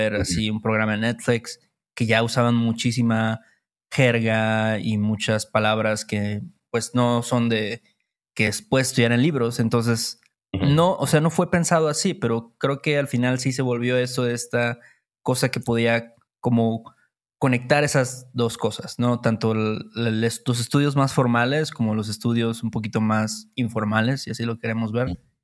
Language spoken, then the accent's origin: Spanish; Veracruz, Mexico; nosotros, que somos de Veracruz, ¿no?